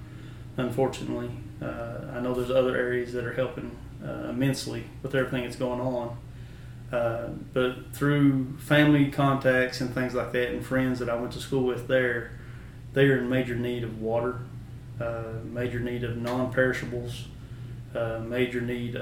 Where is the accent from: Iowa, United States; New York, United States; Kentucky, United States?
Kentucky, United States; moved away; I was born and raised in Letcher County. I moved out. My parents divorced. Is one of the biggest reasons we moved out.